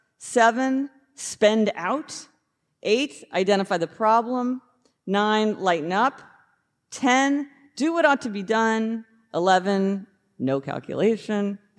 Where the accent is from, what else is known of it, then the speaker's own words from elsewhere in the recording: Kansas City, United States; because we're both from Kansas City